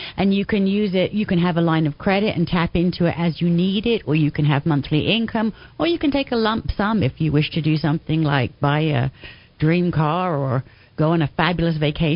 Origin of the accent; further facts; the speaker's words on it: England, United Kingdom; moved away as an adult; now in United States; I was born and raised in England, a little bit north of London, in a fairly rural area. At the age of 21, I came across to the States on vacation and ended up staying here. I lived in Santa Barbara.